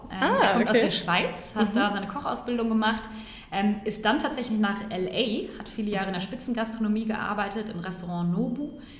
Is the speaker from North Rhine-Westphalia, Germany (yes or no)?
yes; North Rhine-Westphalia, Germany; now in Cologne, Germany; ich komme aus dem Ruhrgebiet.